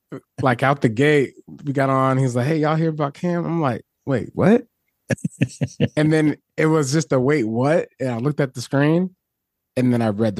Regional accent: Fort Lewis, Washington, United States; born there; We grew up as a military family. My dad was Army and I was born in Fort Lewis, Washington.

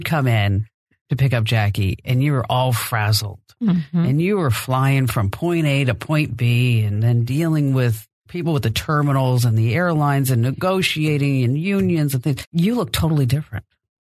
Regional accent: New Jersey, United States; Does anybody know I'm really from New Jersey?

